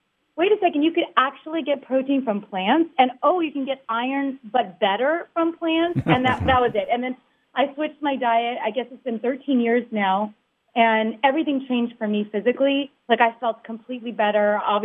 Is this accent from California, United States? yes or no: yes; Los Angeles, California, United States; I grew up in Los Angeles, so I know this is kind of cliche, but I was doing the whole acting and dancing thing.